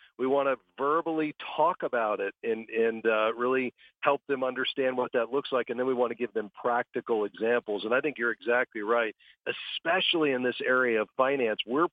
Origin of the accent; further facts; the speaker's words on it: Florida, United States; I grew up in South Florida, so just south of where most of your listeners are hearing our broadcast today.